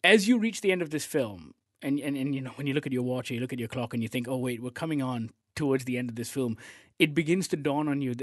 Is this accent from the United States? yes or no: no; Malaysia; Otherwise, no, I think this film, as a Malaysian, I think it is a definite watch